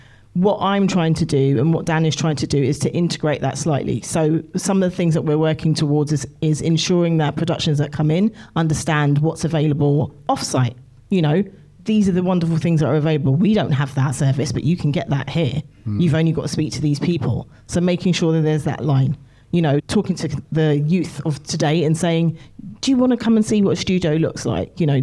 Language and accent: English; London, United Kingdom; I grew up in London